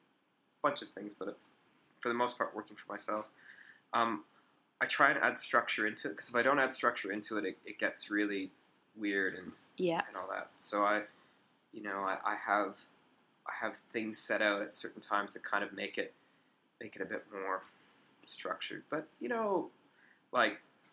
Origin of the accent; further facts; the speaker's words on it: Calgary, Alberta, Canada; I grew up in Calgary, which is in western-ish Canada, sort of in the mountains in the western end of the country.